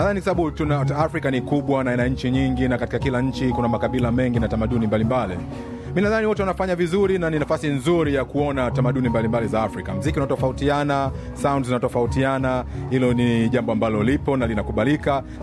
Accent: Tanzania; now in Australia; Ni bado mimi ni Mtanzania, bado na passport ya Tanzania, kwa hiyo bado nina strong ties na nchi.

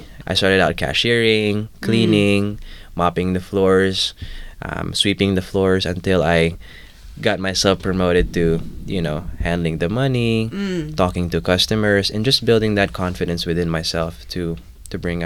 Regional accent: Cebu, Central Visayas, Philippines; growing up in Cebu, we were just exposed to so many different, you know, palettes of food.

